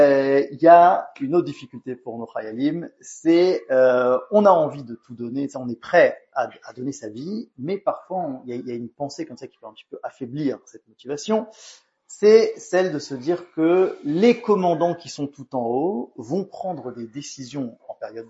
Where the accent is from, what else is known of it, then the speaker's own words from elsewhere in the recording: France; accent: French; il y a beaucoup de soldats qui se moquent de moi parce que j'ai un accent français.